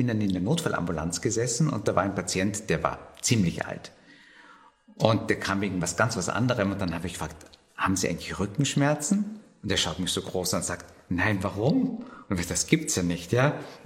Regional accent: Salzburg, Austria; Ja, ich komme aus Salzburg, bin klassischer Unfallchirurg

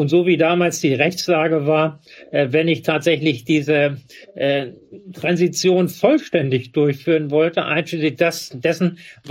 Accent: Hanover, Lower Saxony, Germany; born there; Im November bin ich nach Hannover zum Standesamt meiner Geburtsstadt gefahren

